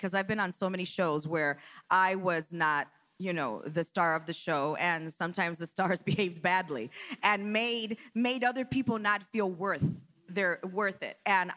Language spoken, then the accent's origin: English; Chicago, Illinois, United States; Well, I am originally from Chicago.